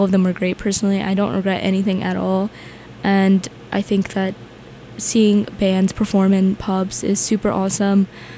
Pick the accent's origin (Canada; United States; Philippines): United States; and I'm in London, and no one knows I'm American.